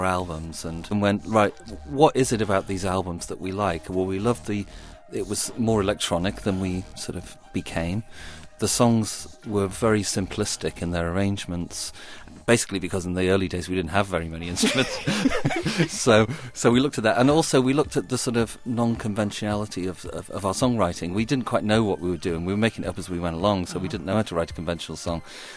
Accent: England, United Kingdom; We are English and we are electric

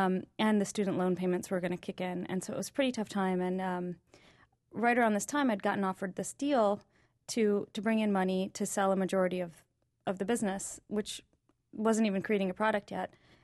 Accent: Alabama, United States; now in New York, United States; I actually grew up in Alabama, and my father is from Tanzania, and my mother's from Pakistan. But I consider myself a New Yorker now at this point.

